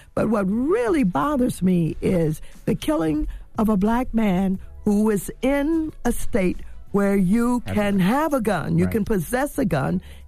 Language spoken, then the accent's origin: English; St. Louis, Missouri, United States; I'm from St. Louis.